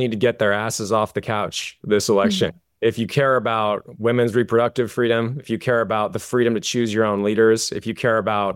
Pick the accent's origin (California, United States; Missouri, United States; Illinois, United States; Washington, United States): California, United States; Guys, yep, SoCal native.